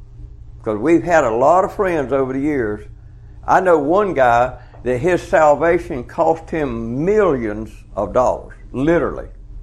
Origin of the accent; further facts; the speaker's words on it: Georgia, United States; I'm from South Georgia, you could tell pretty quick.